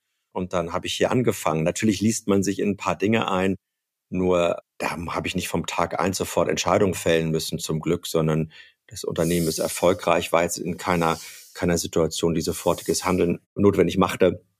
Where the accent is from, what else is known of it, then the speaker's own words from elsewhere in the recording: Gütersloh, North Rhine-Westphalia, Germany; born there; Es ist, wenn man so will, meine alte Heimat. Ich bin in Gütersloh geboren, obwohl ich hier in der Region nicht aufgewachsen bin.